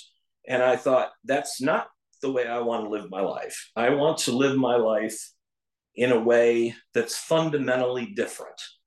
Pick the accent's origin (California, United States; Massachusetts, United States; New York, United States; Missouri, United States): New York, United States; Buffalo; Growing up in Buffalo was delightful in almost every way.